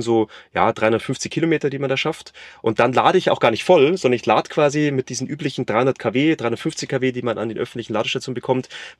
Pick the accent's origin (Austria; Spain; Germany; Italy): Germany; Bavaria; now in East Frisia, Germany; ich komme ursprünglich aus dem Südosten von Bayern, deswegen bin ich auch nach Ostfriesland gezogen